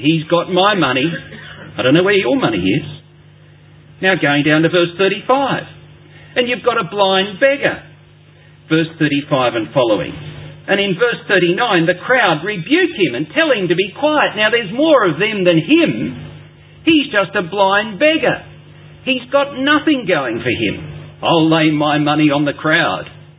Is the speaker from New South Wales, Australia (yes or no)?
yes; Sydney, New South Wales, Australia; I grew up at Randwick in Sydney, down on the southern shore of the harbour.